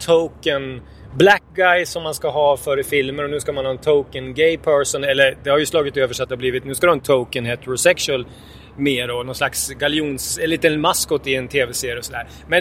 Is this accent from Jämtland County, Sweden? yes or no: yes; Jämtland County, Sweden; jag är ju från Jämtland, eller uppvuxen här i alla fall